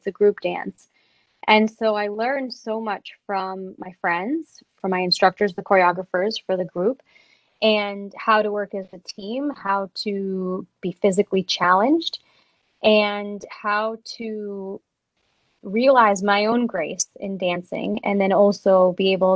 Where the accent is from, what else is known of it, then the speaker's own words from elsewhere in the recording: Connecticut, United States; I grew up in Connecticut and have an older brother and a younger sister.